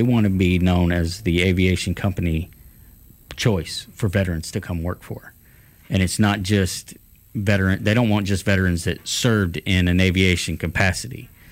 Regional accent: Trussville, Alabama, United States; I'm originally from Trussville, Alabama. My grandparents lived in Panama City, so I would spend a month every summer with them

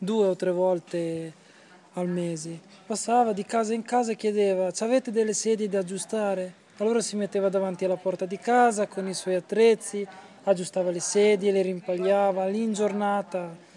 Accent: Tuscany, Italy; vengo dall'Alta Lunigiana

